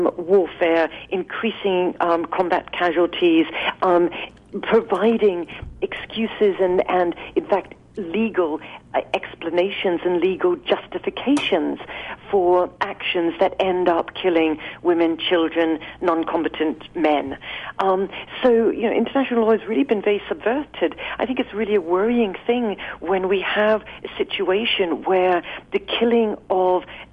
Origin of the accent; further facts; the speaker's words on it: United Kingdom; I'm speaking now as a British person